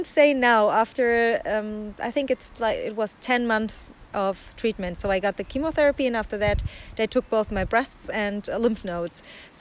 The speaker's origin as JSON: {"language": "English", "country": "Germany", "said": "I'm 32 years old. I'm from Germany, and I have 3 kids."}